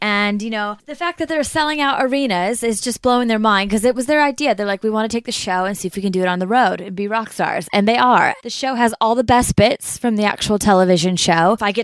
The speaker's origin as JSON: {"language": "English", "country": "United States", "said": "I don't know if it's because we're both American and blonde and in a girl group."}